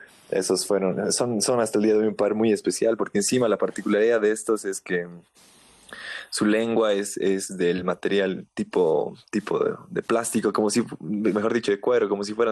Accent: La Paz, Bolivia; Yo soy de la Ciudad de La Paz, la Ciudad del Alto está mucho más arriba.

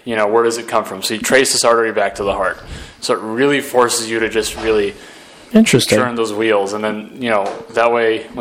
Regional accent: San Jose, California, United States; I'm from San Jose, California.

